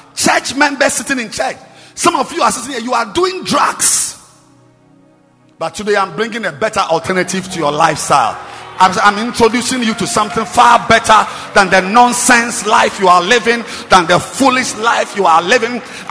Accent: Ghana; I'm a Ghanaian.

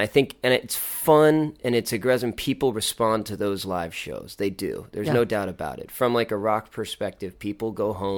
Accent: Victoria, Texas, United States; also born or lived in San Antonio; I was born in I was born in San Antonio. We moved to Victoria when I was about 3.

